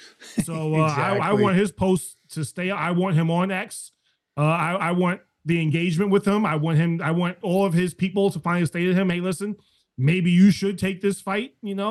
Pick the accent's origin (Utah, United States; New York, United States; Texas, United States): New York, United States; Queens; Listen, I was born and raised South Jamaica, Queens, New York.